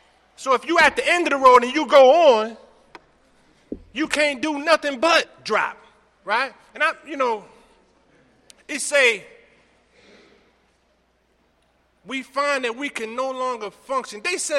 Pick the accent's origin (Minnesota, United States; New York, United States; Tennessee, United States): New York, United States; Brooklyn; I'm from Bushwick, Bed-Stuy.